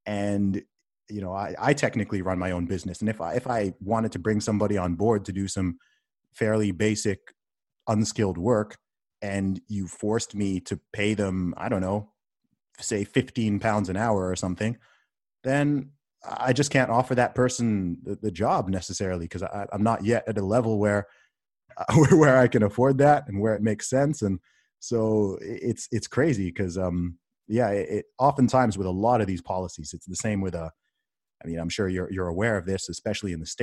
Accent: United Kingdom; obviously being a British guy, I catch a lot of flack from certain Black Americans, especially on social media, right?

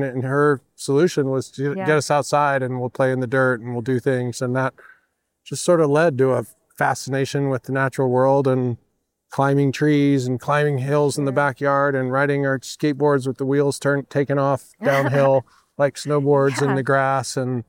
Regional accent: California, United States; a really fortunate place growing up in California and the middle-class family

